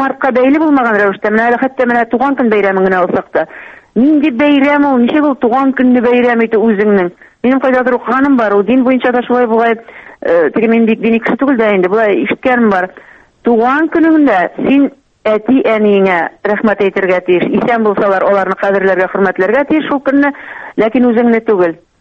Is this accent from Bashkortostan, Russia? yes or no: yes; Bashkortostan, Russia; менә минем туган авылым Башкортстанда бит инде